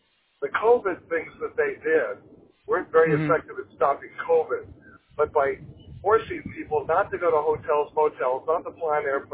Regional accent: California, United States; born there; the reason that I was born in the Bay Area.

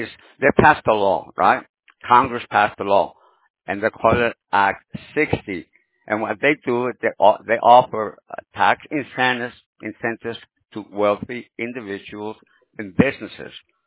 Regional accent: El Salvador; But I'm beginning to, like, at my age, I'm saying, I'm from El Salvador, and they have a great president.

